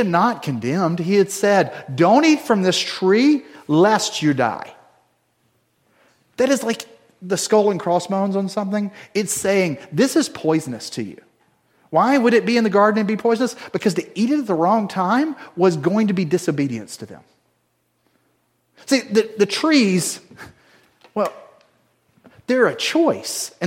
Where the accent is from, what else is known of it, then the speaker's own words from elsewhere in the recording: the South, United States; I was raised in the South in an evangelical culture